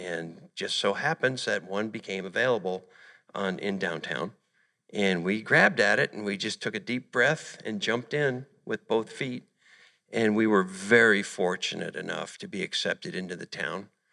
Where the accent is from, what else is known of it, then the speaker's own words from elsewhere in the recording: Tucson, Arizona, United States; also born or lived in East; I was basically raised in Arizona. We moved from the East in 1972. Roosted in Tucson for a while and then escaped Tucson in 1981, came up to the Metro Phoenix area